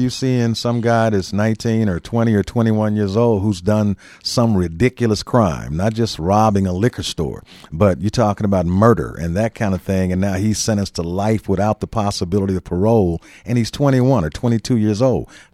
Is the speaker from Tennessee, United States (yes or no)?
yes; Memphis, Tennessee, United States; I'm from Castalia Heights in South Memphis. And, you know, I mean, the neighborhood, there was a lot of love there growing up in the 60s and 70s.